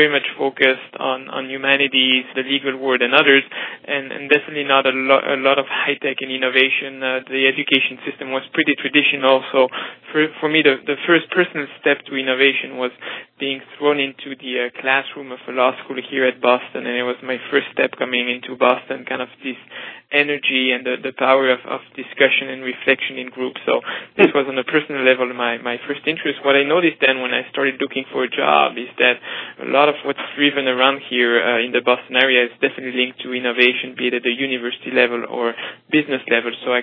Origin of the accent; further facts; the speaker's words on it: Switzerland; So I grew up in Switzerland